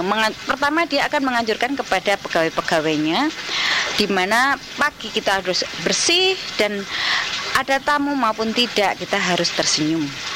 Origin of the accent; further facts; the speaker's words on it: East Java, Indonesia; Saya berasal dari Jawa Timur, di mana saya selalu terbuka.